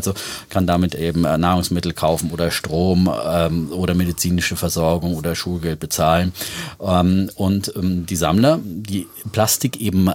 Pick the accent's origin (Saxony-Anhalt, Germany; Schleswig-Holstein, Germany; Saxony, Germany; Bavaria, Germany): Bavaria, Germany; Feuchtwangen; unweit meiner Heimat, möchte ich mal sagen, weil ich komme Feuchtfang ist direkt sozusagen an der Grenze zu Baden-Württemberg.